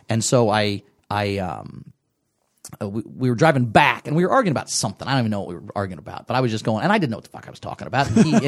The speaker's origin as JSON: {"language": "English", "town": "Enon", "region": "Ohio", "country": "United States", "tie": "born or raised there", "said": "I grew up in Enon, Ohio."}